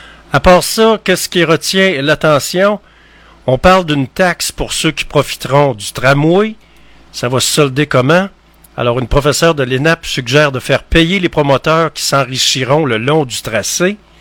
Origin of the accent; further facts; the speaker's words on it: Quebec, Canada; Tu sais, on est comme des Nordiques. Alors, les Québécois ont de la misère à supporter des chaleurs extrêmes.